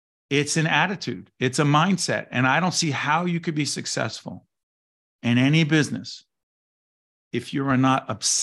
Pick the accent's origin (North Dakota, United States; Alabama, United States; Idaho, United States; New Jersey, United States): New Jersey, United States; Newark; Like I grew up in Newark, New Jersey, right?